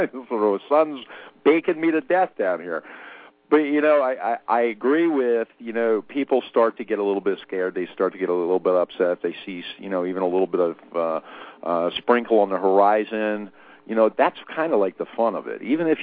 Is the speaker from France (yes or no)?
no; New York, United States; moved away as an adult; Well, you know, I've been down here 15 years. I came from New York originally.